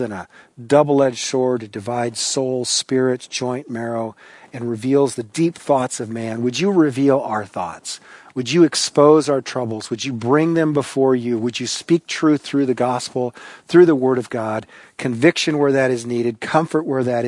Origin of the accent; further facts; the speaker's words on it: Newton, Iowa, United States; I grew up in my hometown of Newton, Iowa. It's about 30 miles east of Des Moines, right there on Interstate 80.